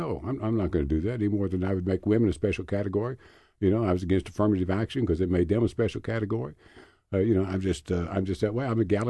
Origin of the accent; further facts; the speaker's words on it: Kentucky, United States; I'm not xenophobic. I'm not homophobic. I'm just an American and a Kentuckian.